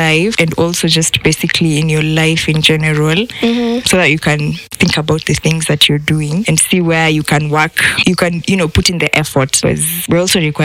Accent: Eldoret, Uasin Gishu County, Kenya; I'm from Eldoret, Kenya.

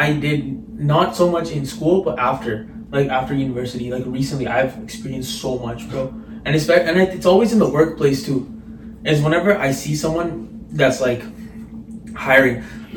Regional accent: Canada; and I am Canadian.

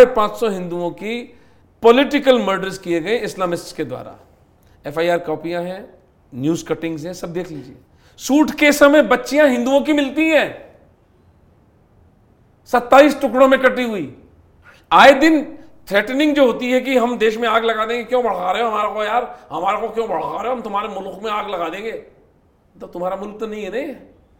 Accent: Rajasthan, India; और राजस्थान में पला बड़ा होने के नाते लोकश्रुतियाँ कुछ थी मेरे पास में.

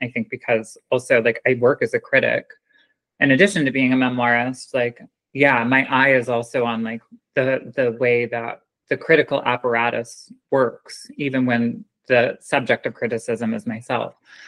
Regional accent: Virginia Beach, Virginia, United States; Yeah, I grew up in Virginia, in Southeast Virginia, Virginia Beach.

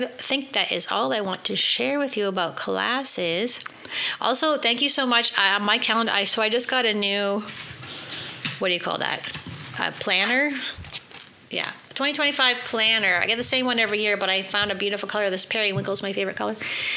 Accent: Canada; That's me, even though I'm Canadian. We got our own problems over here, guys.

